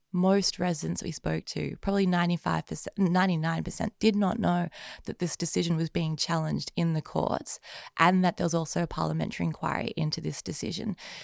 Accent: Carlton, Victoria, Australia; Growing up in Carlton fundamentally has shaped who I am today, and I think it'll continue to shape me for the rest of my life. Born and raised in the Carlton Estate

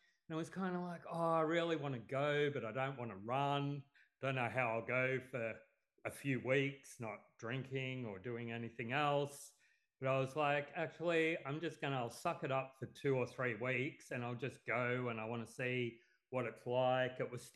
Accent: Victoria, Australia; now in Fremantle, Australia; I'm originally from Victoria in South Gippsland, but been living over here in Fremantle, Western Australia, for probably close to 20 years now.

